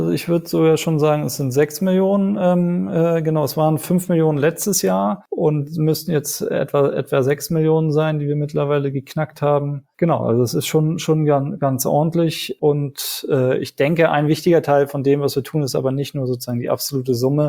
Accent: Sri Lanka; now in Germany; ich bin ja selber in Sri Lanka zur Schule gegangen

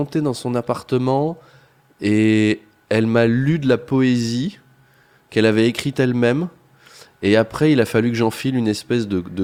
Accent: Versailles, Île-de-France, France; Moi, je viens de Versailles, hein, j'ai été élevé dans une idée de.

